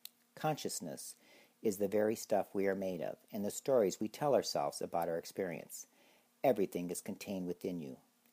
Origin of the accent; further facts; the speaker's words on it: Ohio, United States; When I was a kid growing up in Ohio, I assumed the world out there was a lot like Ohio.